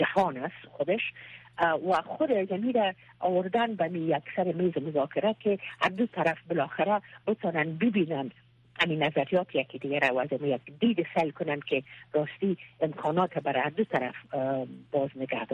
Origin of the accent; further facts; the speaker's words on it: Afghanistan; ما افغان هستیم